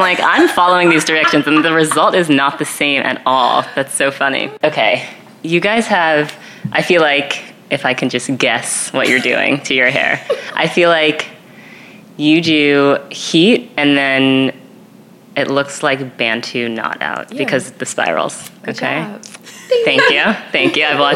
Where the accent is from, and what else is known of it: New York, United States; born or raised there; also born or lived in California